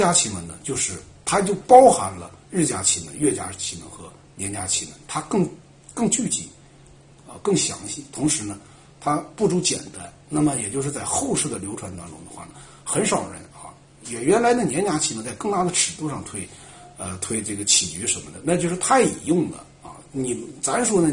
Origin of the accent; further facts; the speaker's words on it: China; 是我们中国人搞政治斗争啊，他有一个特点啊